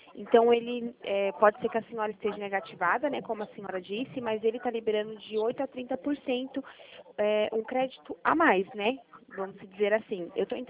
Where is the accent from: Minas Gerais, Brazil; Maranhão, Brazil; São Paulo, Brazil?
São Paulo, Brazil; Bragança Paulista; Eu sou de Bragança Paulista, São Paulo